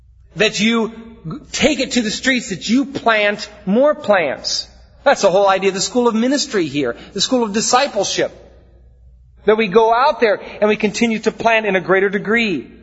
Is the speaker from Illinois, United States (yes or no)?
no; Iowa, United States; Now again, growing up in Iowa, it wasn't like here.